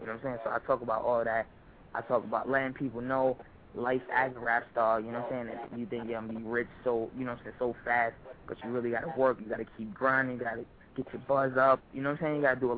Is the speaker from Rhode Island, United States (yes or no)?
yes; Rhode Island, United States; but I'm originally from Rhode Island, like I said. So I was doing like a lot of local shows when I was 8 years old.